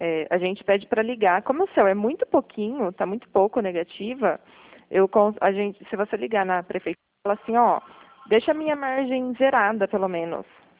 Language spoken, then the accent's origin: Portuguese; São Paulo, Brazil; Eu sou daqui da região de São Paulo.